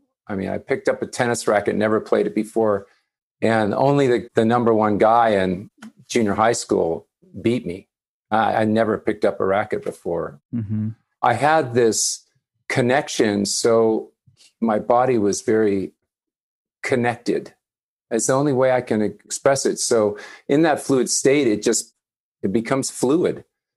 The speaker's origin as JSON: {"language": "English", "region": "Hawaii", "country": "United States", "tie": "born there", "said": "And then I moved to Hawaii. Back to Hawaii, I was born in Hawaii."}